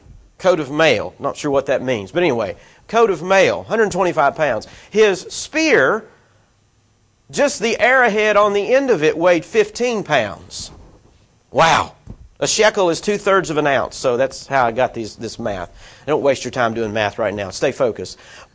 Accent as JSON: {"language": "English", "country": "United States", "said": "I'm reminded as an American, I don't know what slavery's like."}